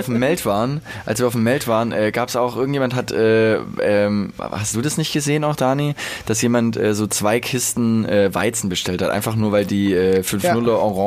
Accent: Böblingen, Baden-Württemberg, Germany; Also ich bin da ich komme da ja eigentlich her. Also ich bin da ja zur Schule gegangen, ich bin da zur Grundschule gegangen. So ja, zur Eduard-Mörike Grundschule.

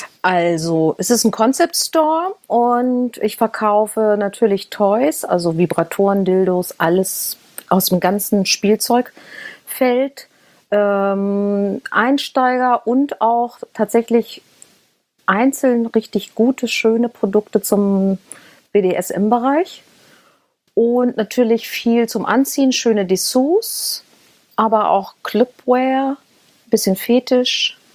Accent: Hanover, Lower Saxony, Germany; born there; Ich bin sogar gebürtige Hannoveranerin.

